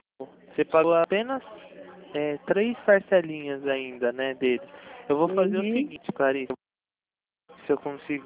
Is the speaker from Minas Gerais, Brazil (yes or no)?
no; São Paulo, Brazil; Então, eu sou aqui do interior de São Paulo